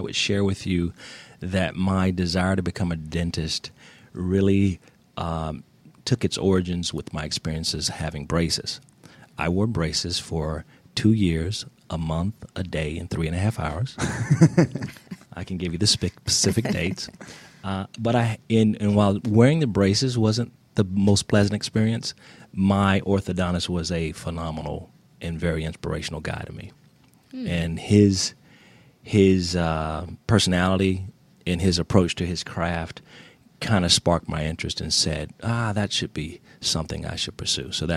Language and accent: English; Albany, Georgia, United States; I was born and I was raised in Albany, Georgia.